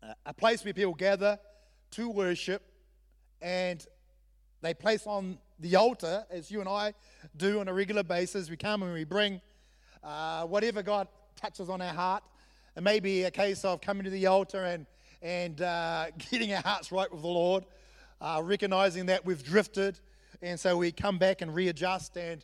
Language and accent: English; Southland, New Zealand; I'm half Scottish and half Samoan. One half of me wants it for free and the other half doesn't want to give it away, amen? So I know that. We are Southlanders, we are a Scottish settlement